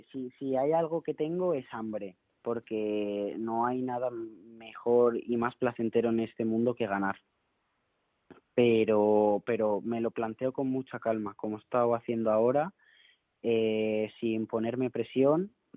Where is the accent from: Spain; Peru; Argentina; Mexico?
Spain; Madrid, Community of Madrid; now in Valencia, Spain; yo realmente soy de Madrid centro y voy a veranear y demás a Los Molinos. Lo que pasa es que ahora estoy viviendo en Valencia y de hecho desde que me fui a vivir a Valencia